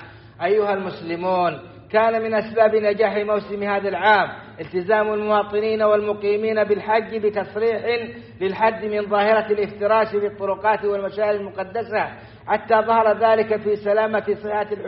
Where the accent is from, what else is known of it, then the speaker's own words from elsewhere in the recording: Saudi Arabia; إن من نعم الله على بلادنا السعودية